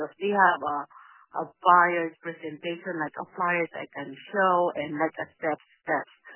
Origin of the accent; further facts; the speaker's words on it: Dallas, Texas, United States; Dallas, Texas.